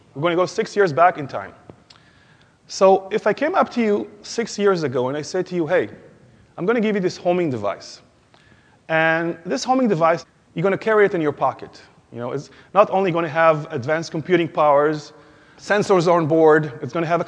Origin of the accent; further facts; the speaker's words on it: Israel; English is a second language; I come from Israel